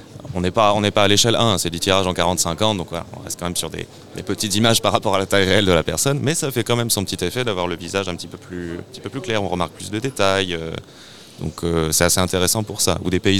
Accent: Normandy, France; now in Gers, France; Moi je viens de Normandie, je suis installé dans le Gers depuis 3 ans.

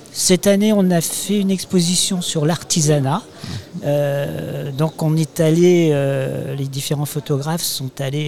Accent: Brittany, France; j'ai de la famille dans le Morbihan, j'ai mon cousin, mais moi, je suis breton.

